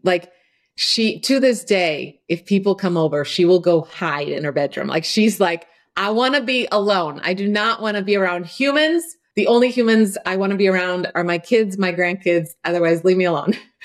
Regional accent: Croatia; I was born and raised in Croatia, and we didn't have a lot of money when I was real young.

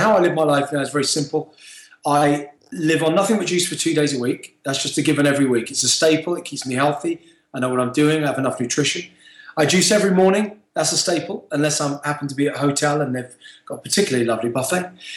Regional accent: Peckham, London, United Kingdom; I grew up in Peckham in London.

